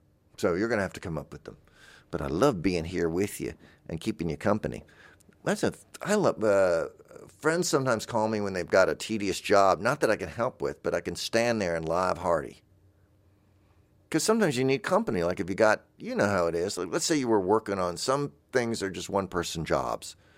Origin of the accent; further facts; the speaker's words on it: the South, United States; You know, I'm from the South, but she was not.